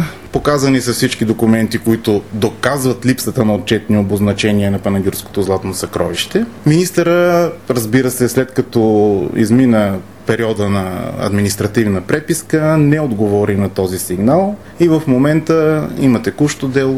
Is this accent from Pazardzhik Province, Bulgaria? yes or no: yes; Panagyurishte, Pazardzhik Province, Bulgaria; никой до момента от родния ми град не е дошъл лице в лице с мен